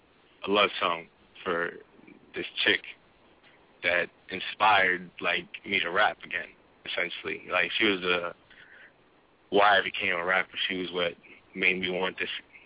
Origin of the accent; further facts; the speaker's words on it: Puerto Rico; recording a music video, like, for my album in Puerto Rico in my hometown. Like, it's going to be in half Spanish, half English. Because, I'm never going to forget my island. You know what I'm saying? That's my home.